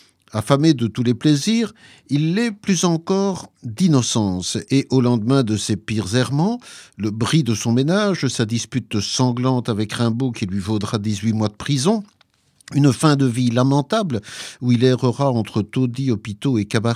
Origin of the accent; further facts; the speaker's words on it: Belgium; et chez nous en Belgique